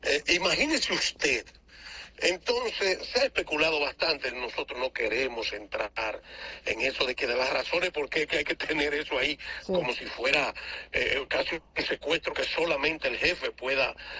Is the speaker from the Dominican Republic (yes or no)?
yes; Sabaneta, Santiago Rodríguez, Dominican Republic; Yo le estoy hablando, mi doña, de mi querido Sabaneta, de mi pueblo adorado.